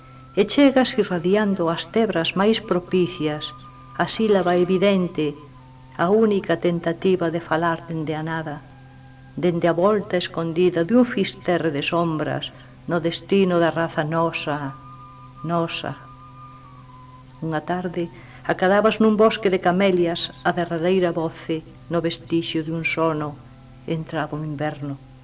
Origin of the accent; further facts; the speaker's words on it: Viveiro, Galicia, Spain; Pero despois terminei a miña infancia en Viveiro e os dous sitios son para min entrañables.